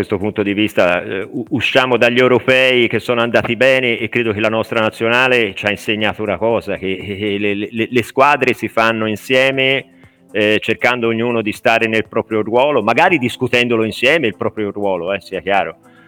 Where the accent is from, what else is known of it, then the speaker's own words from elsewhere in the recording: Tuscany, Italy; Poi è evidente, siamo toscani, non saremo mai tutti d'accordo su questo